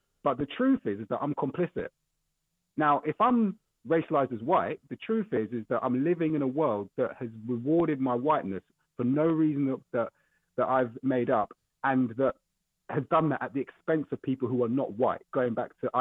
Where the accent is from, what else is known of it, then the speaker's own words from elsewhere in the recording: United Kingdom; Why am I acting this way as a British person?